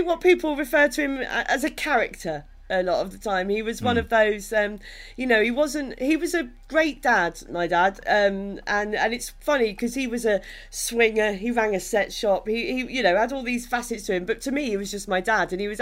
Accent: Maidstone, South East England, United Kingdom; I was brought up in Kent, so I was never far from the sea. I was brought up in Maidstone in Kent.

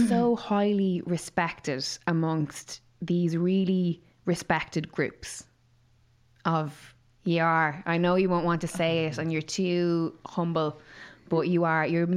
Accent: Ireland; especially our heritage as Irish people.

